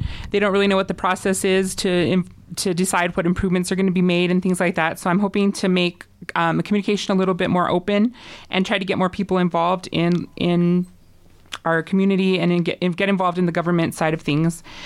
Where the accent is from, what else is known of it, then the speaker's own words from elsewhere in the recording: Silver City, New Mexico, United States; I was raised in Precinct 32 and now I live in Precinct 16, so it's a special part of town to me. I've been in Silver City for the entirety of my life, so 35 years